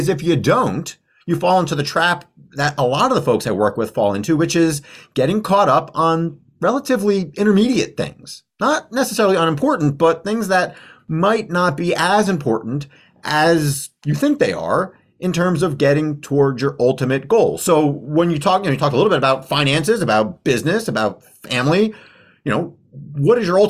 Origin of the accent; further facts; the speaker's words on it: New Jersey, United States; But, you know, I am from New Jersey. So in the shadow of what used to be Giants Stadium.